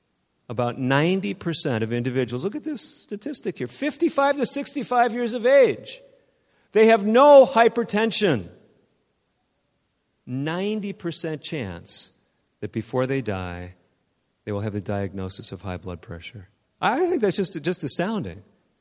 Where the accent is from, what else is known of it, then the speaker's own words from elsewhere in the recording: California, United States; I'm from Northern California, outside of Sacramento.